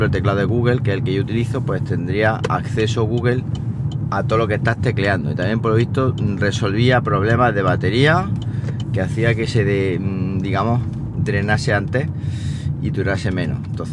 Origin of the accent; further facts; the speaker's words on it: Siles, Andalusia, Spain; Y es que la feria de mi pueblo ha hecho mella. Como sabéis, ya os comentaba que iba a estar por Siles de feria